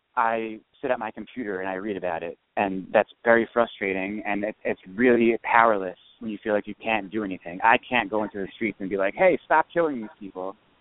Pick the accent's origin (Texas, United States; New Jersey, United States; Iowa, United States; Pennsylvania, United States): New Jersey, United States; growing up in New Jersey, I had friends who were white and I had friends who weren't white.